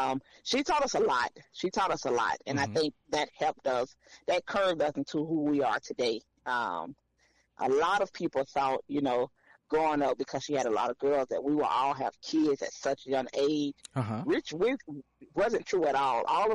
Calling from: Hillsboro, Kansas, United States; So, I live in Hillsboro, Kansas. Just to give an idea, we are like 2 hours from Kansas City and an hour from Wichita.

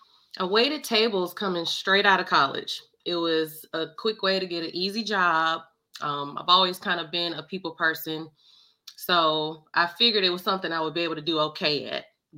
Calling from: Mississippi, United States; I am calling from Mississippi.

